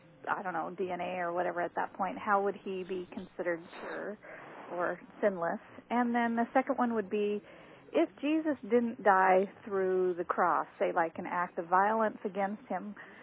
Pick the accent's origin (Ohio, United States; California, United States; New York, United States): New York, United States; Albany; from Albany.